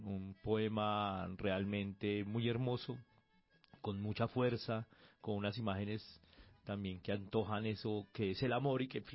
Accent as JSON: {"language": "Spanish", "country": "Colombia", "said": "una de las aspiraciones de uno como escritor colombiano de poesía es tener un vallenato"}